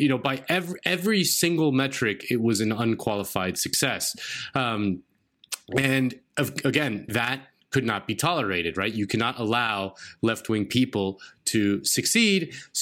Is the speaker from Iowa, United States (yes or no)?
no; Miami, Florida, United States; because I grew up in Miami, where there was a lot of, Latin American politics is always on people's minds.